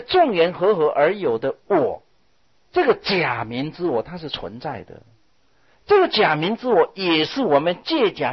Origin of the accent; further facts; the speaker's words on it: China; 我们中国人看增上缘这三个字啊，都有点望文生义